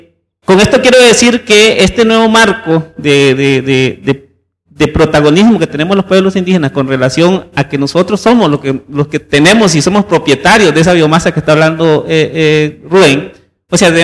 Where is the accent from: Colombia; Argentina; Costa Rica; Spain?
Costa Rica; vengo de Costa Rica.